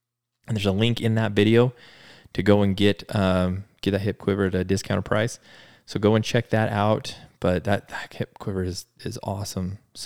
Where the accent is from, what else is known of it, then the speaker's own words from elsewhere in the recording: Utah, United States; I'm going to start here in my home state of Utah.